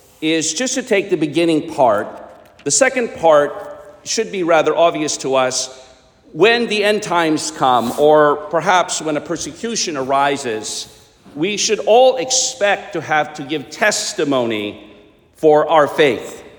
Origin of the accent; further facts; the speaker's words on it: Washington, District of Columbia, United States; we were walking down Constitution Avenue in my hometown of Washington, D.C.